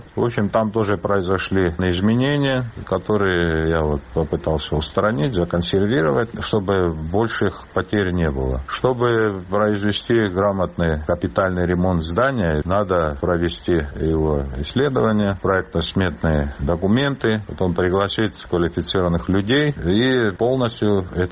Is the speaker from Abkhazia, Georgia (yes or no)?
yes; Sukhumi, Abkhazia, Georgia; как человек, родившийся в городе Сухум, в его исторической части, я вот детство провел на Сухумской горе